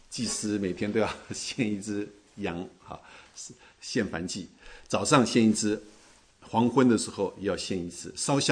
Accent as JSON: {"language": "Chinese", "country": "China", "said": "不像我们中国人是还一根一根的香"}